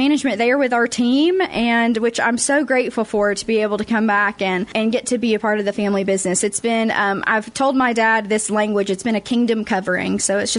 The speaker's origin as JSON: {"language": "English", "town": "Putnam County", "region": "Tennessee", "country": "United States", "tie": "born or raised there", "lives_now": "Dallas, United States", "said": "I was born and raised here in Putnam County, so I'm a local girl. But I left after I graduated high school. I went to be in Dallas, Texas"}